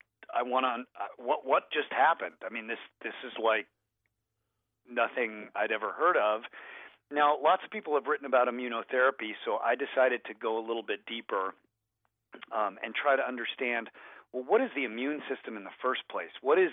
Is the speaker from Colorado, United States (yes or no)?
yes; Colorado, United States; I had this friend named Jason. We grew up in Colorado.